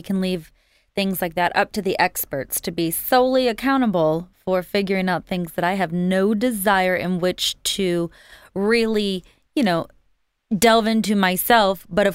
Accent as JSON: {"language": "English", "region": "Michigan", "country": "United States", "tie": "born or raised there", "said": "I grew up on Jarvis Street in Michigan"}